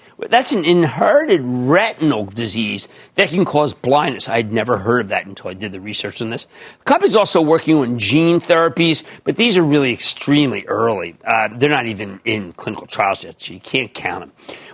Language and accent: English; New Jersey, United States; Robbie, in my home state of New Jersey